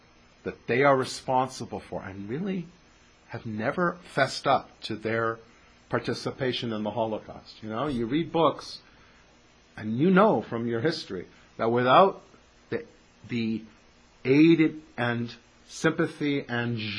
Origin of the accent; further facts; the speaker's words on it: Newfoundland and Labrador, Canada; I'm a person from Newfoundland, you know, that they're supposed to be a little slow.